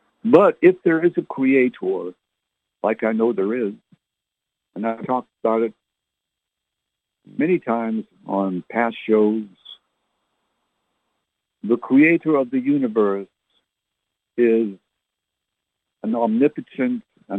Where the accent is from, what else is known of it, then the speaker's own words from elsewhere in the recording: Canada; now in United States; I was born and raised in Canada.